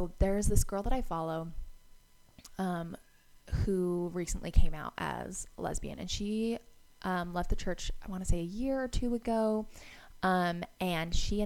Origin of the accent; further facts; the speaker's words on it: Utah, United States; growing up in Utah